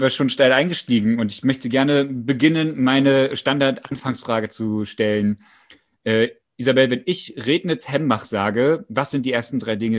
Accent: East Germany, Germany; Für mich als Ossi ist ja Bayern immer noch so ein fremdes Land.

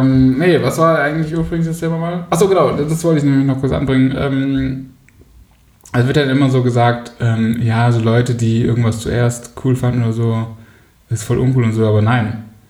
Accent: Switzerland; Ich komme ja aus der Schweiz.

